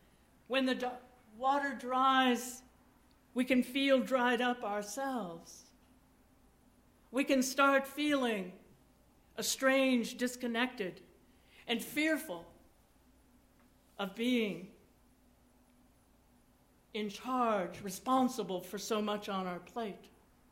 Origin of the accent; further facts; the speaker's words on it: Abbeville, Louisiana, United States; born there; It showed that while I was born in Abbeville, Louisiana, I did know that. I was baptized in Emporia, Kansas.